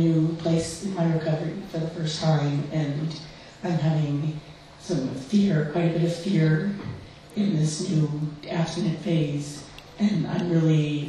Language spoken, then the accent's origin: English; Sacramento, California, United States; I'm from Sacramento.